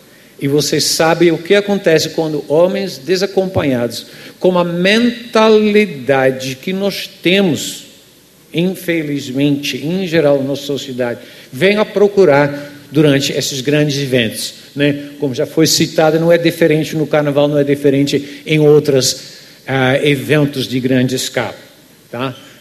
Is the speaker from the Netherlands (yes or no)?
yes; Netherlands; Portuguese is a second language; now in Belo Horizonte, Brazil; sou holandês